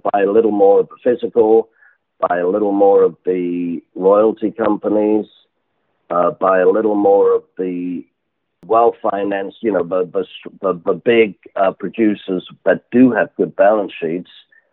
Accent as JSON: {"language": "English", "region": "England", "country": "United Kingdom", "said": "Notice as an Englishman, I separate Britain from Europe."}